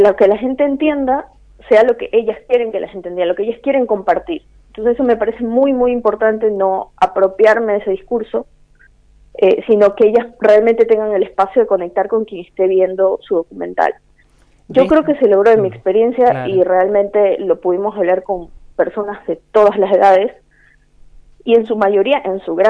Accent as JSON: {"language": "Spanish", "country": "Ecuador", "said": "yo soy de Ecuador"}